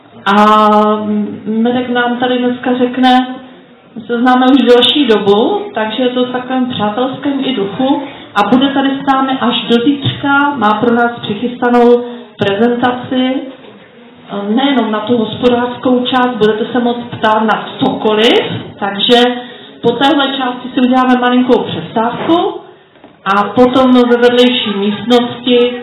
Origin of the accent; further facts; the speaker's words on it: Moravia, Czechia; accent: Moravian; dovolně mluvím trošku moravsky, ten můj slang, doufám, že to berete.